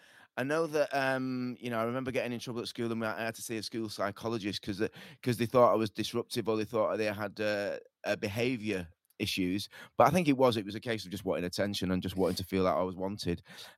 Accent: Manchester, North West England, United Kingdom; I was brought up and born in Crumsall, North Manchester.

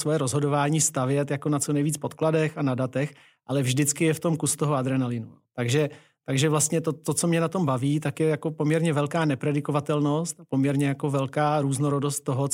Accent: České Budějovice, South Bohemian Region, Czechia; já pocházím z Českých Budějovic

